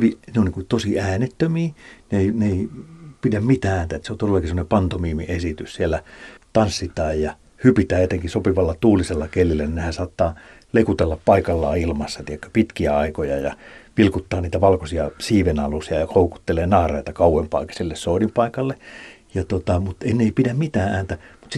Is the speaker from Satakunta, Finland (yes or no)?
yes; Pori, Satakunta, Finland; moved away; Kun mä oon Porista kotoisin